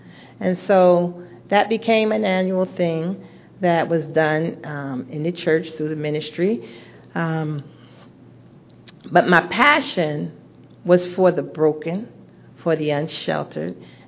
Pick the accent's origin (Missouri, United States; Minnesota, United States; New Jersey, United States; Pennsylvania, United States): New Jersey, United States; I was raised in New Jersey. My mother's a pastor.